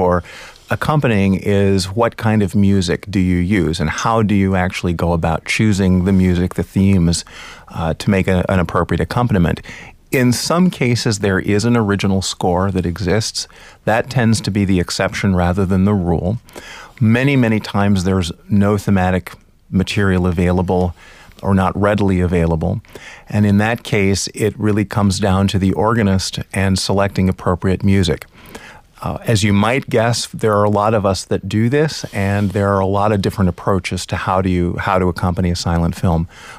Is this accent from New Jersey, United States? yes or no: no; Indianapolis, Indiana, United States; it was in a pizza parlor back in Indianapolis. I grew up in Indiana, so that was sort of in my backyard.